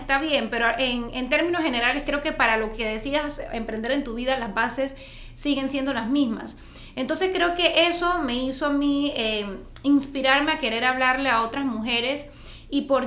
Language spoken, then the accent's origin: Spanish; Chitré, Herrera, Panama; moved away as an adult; now in Panama City, Panama; Yo vine, me mudé de Chitré a Panamá a mis 18 años. No sabía nada, nada más sabía que era McDonald's y que era Brook Mall.